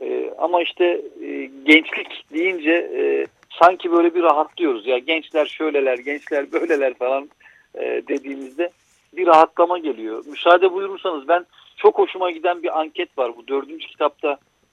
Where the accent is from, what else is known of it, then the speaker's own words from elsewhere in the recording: Sarıyer, Istanbul, Turkey; Sarıyerliyim, doğma büyüme ve Sarıyer aşığı bir adamım.